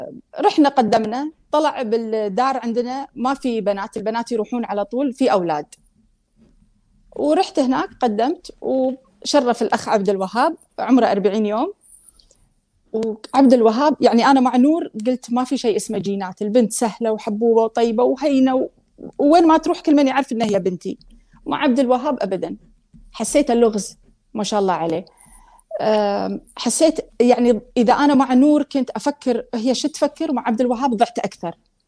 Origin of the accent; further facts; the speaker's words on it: Kuwait; اللي هو نفس الفترة اللي دار الحضانة أو الحكومة هم مسؤولة عنه عندنا بالكويت.